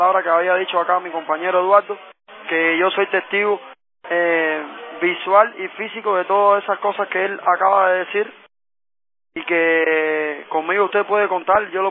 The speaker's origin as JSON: {"language": "Spanish", "country": "Cuba", "said": "Soy cubano."}